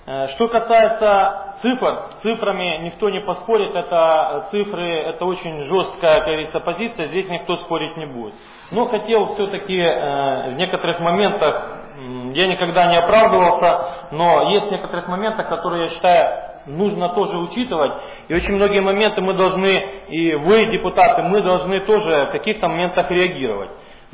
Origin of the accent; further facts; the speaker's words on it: Ukraine; я украинец, в Одессе я прохожу службу с 99 года, у меня здесь родились дети, я здесь живу